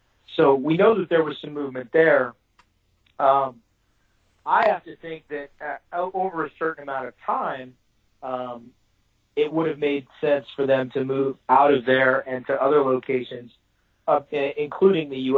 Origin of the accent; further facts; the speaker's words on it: Texas, United States; I'm a Texan, so I'm in favor of the wall